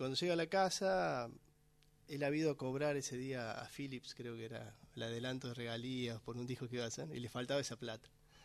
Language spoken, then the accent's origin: Spanish; Córdoba, Argentina; Yo soy de Córdoba.